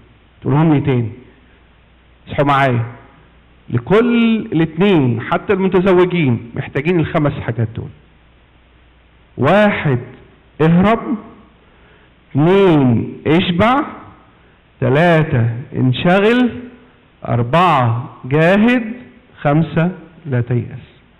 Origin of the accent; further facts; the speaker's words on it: Egypt; بصوا بقى في مثل عندنا في مصر يقول لك الهروب نص الجدعان